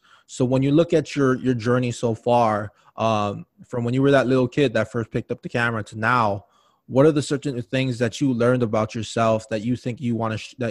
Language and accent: English; Hawaii, United States; And I'm originally from Hawaii. So to be totally honest, I heard of lacrosse, but it was something you saw on TV where they would play in high school, but I never personally saw it like at my high school or anywhere on the island.